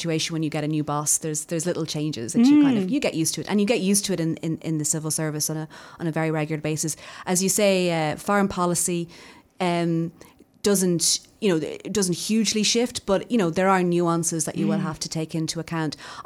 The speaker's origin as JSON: {"language": "English", "town": "Dublin", "region": "Leinster", "country": "Ireland", "tie": "born or raised there", "said": "I'm a dub. And I grew up in Dublin in the 80s and the 90s."}